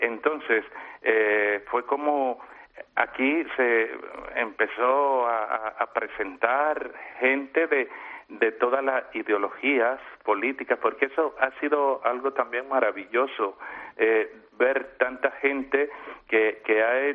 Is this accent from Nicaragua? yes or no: yes; Nicaragua; Yo soy nicaragüense.